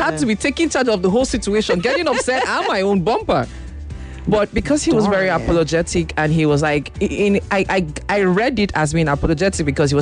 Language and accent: English; Nigeria; I'm Nigerian